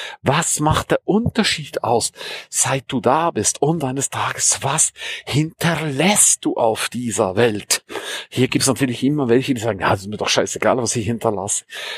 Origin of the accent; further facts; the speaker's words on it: St. Moritz, Graubünden, Switzerland; Ich freue mich riesig, riesig darauf, mit dir coole, geile Momente in meiner Heimat St. Moritz zu erleben.